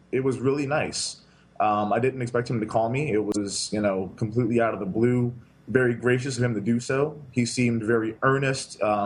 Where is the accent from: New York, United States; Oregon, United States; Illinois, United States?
Illinois, United States; Naperville; there's a couple of things that I think are pretty universal for black kids who grow up in primarily white areas.